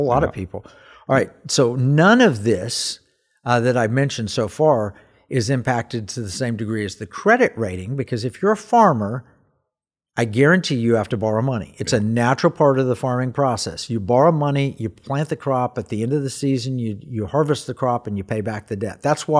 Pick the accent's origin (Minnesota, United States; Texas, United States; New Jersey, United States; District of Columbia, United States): Texas, United States; I'm Texan through and through. Our Oklahoma background, love beef.